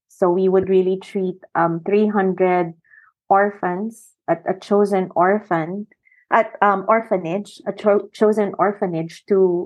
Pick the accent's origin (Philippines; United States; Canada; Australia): Philippines; Well, I grew up here in the Philippines, so I'm full Filipina.